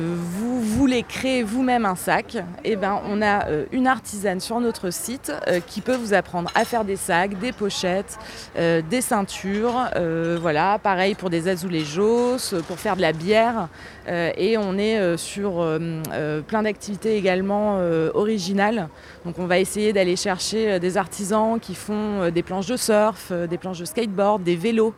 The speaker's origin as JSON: {"language": "French", "town": "Strasbourg", "region": "Grand Est", "country": "France", "also_born_or_lived": "Paris / Cambodia / Vietnam", "moved": "as an adult", "lives_now": "Lisbon, Portugal", "said": "ça fait 6 mois que je suis arrivée à Lisbonne. Avant ça, j'étais à Paris, mais je suis originaire de Strasbourg. À Paris, j'ai eu une petite parenthèse de 2 ans et demi à peu près en Asie, donc au Cambodge et au Vietnam."}